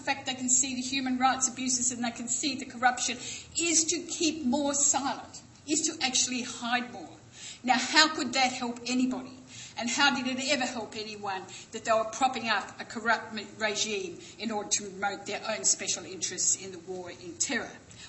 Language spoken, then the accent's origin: English; Australia; that's what we need, you know, as an Australian community to engage with. Now, as one citizen who was really quite concerned with what was happening over there in Sri Lanka, who was appalled by the way our Australian media relied almost entirely